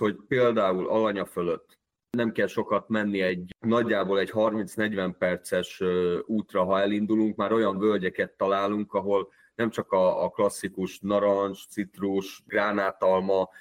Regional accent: Hungary; főleg ha megtudják, hogy magyarok vagyunk.

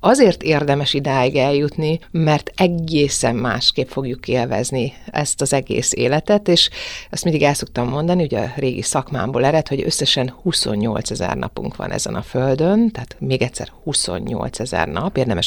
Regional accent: Szeged, Csongrád-Csanád, Hungary; Szegeden nőttem föl

